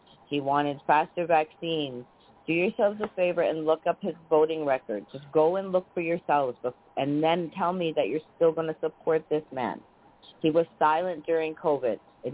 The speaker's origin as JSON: {"language": "English", "country": "Canada", "said": "I get labeled being a liberal because I'm from Canada."}